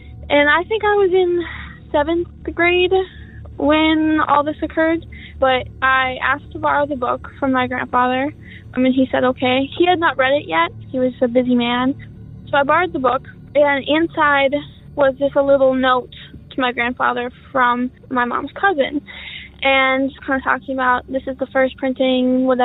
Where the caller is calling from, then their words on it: Minnesota, United States; I'm calling from Minnesota.